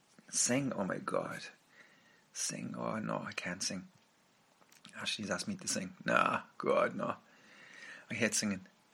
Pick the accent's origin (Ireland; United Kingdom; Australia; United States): Ireland; I like Boston as well, obviously, you know, being Irish.